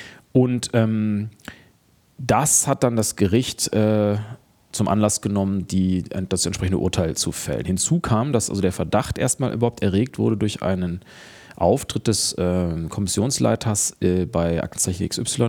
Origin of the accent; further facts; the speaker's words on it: Cologne, North Rhine-Westphalia, Germany; Ja, ich komme aus Köln.